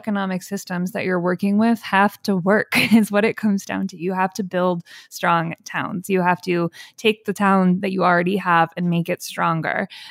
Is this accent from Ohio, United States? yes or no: yes; Cleveland, Ohio, United States; now in St. Louis, United States; I grew up in Cleveland. I live in St. Louis.